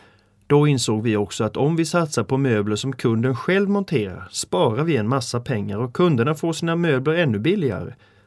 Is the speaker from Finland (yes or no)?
no; Småland, Sweden; born there; Jag föddes 1926 i Småland i södra Sverige. Min farfar hade flyttat från Tyskland och ägde en stor herrgård i Småland.